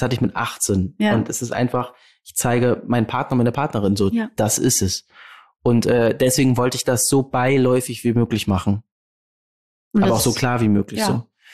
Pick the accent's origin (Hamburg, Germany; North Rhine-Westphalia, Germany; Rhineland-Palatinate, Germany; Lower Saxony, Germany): Hamburg, Germany; Ich komme vom Land aus Hamburg. Und bin in einem so sicheren Haushalt groß geworden